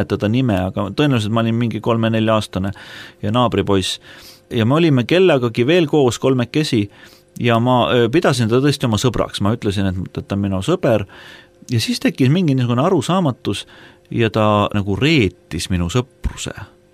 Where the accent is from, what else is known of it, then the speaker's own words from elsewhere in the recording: Tallinn, Harju County, Estonia; me kasvasime Tallinnas tõesti selleks turvalises kodus, kus oli aed